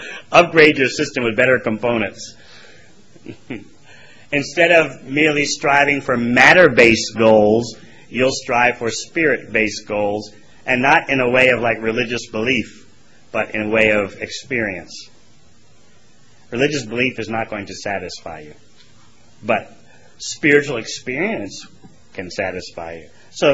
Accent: New York, United States; I'm pretty extroverted. Come on, I'm from New York.

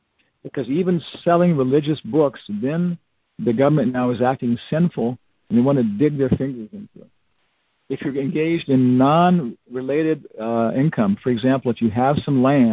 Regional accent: Guam; born there; I was born on Guam.

